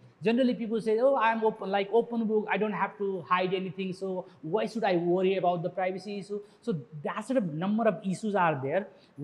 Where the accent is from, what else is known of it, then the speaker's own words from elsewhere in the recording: Nepal; from Nepal, and I represent Digital Rights Nepal, one of the not-for-profit organizations.